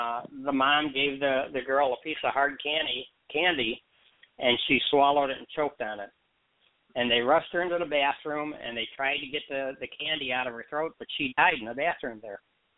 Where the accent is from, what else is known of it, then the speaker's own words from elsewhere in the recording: Chicago, Illinois, United States; But as I said, I'm from Chicago. The only thing we know about drilling is you go to the dentist.